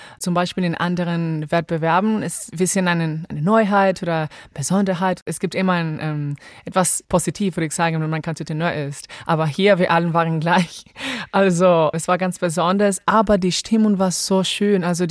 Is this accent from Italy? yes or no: no; Honduras; German is a second language; Ja, also meine Kindheit war ganz süß.